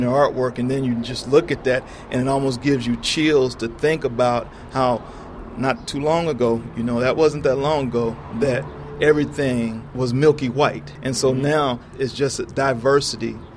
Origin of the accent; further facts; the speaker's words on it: North Little Rock, Arkansas, United States; also born or lived in Northwest; I grew up in North Little Rock, and I actually attended church down the street from Little Rock Central, but it was not until moving away, living somewhere in the Northwest for 15 years, and then eventually coming back to Arkansas